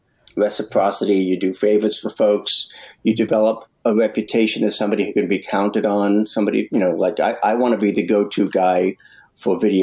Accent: Medford, Massachusetts, United States; because I grew up in Medford, Massachusetts, which was sort of like the mob capital of New England.

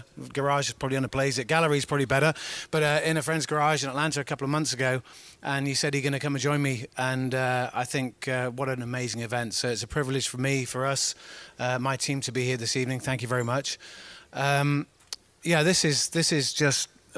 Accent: England, United Kingdom; because I'm obviously an English guy in metric here.

